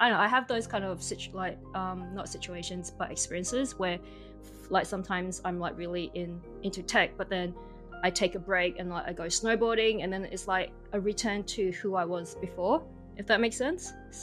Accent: Christmas Island, Australia; And I grew up in Australia, but it's a little bit more than that. I like to be specific. I grew up on a tiny island called Christmas Island. And so that's like super tiny. So coming from just like a really small island where I think there was probably about 1,500 people when I was growing up

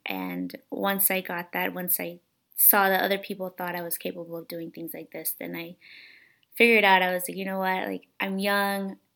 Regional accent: North Carolina, United States; also born or lived in El Salvador; So I was born in El Salvador, but I've been raised in North Carolina my entire life.

